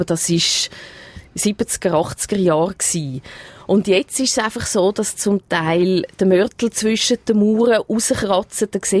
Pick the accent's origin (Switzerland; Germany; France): Switzerland